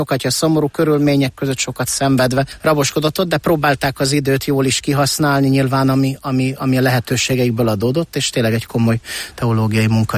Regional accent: Kistarcsa, Pest, Hungary; Nem messze innen Gödöllőtől származom, Kistarcsáról. Kistarcsán voltam gyermek, ott születtem, ott éltem a gyermekkoromat.

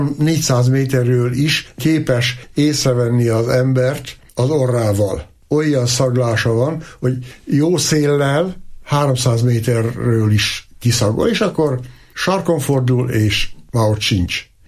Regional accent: Répáshuta, Borsod-Abaúj-Zemplén, Hungary; Ott nőttem fel, ott rúgtuk a hegyoldalba a labdát, rongylabdát még, és kertek között, a fűvön, ha kellett reggeltől estig.

